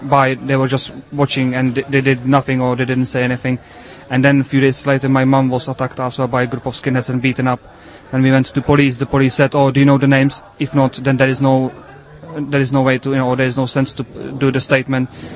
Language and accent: English; Czechia; Not only because I'm from the Czech Republic, but also because I know the languages of most of these countries.